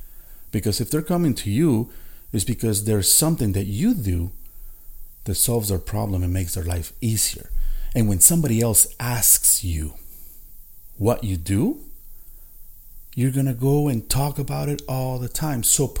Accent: Las Vegas, Nevada, United States; I'm from Las Vegas. Las Vegas is the city, our hub.

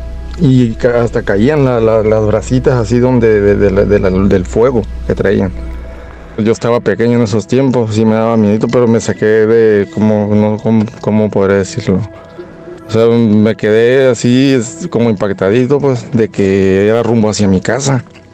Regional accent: Loreto, Baja California Sur, Mexico; Y pues yo nací ahí, pero me crié en Loreto, Baja California Sur.

